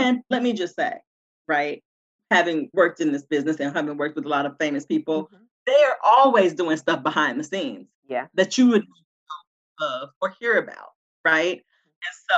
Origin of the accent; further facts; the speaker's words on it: West Coast, United States; I grew up on the West Coast, so my first experience at an HBCU was me stepping on the campus of Grambling